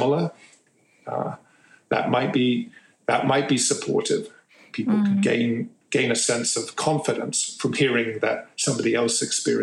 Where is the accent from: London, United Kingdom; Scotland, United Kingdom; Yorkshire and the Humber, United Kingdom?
London, United Kingdom; born there; I was born in London.